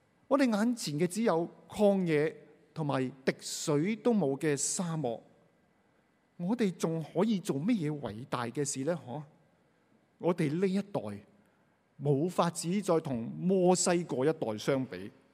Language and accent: Cantonese; Tai Po, New Territories, Hong Kong; 我嚟自大埔嘅，我嚟自禮賢會大埔堂，我喺大埔成長嘅。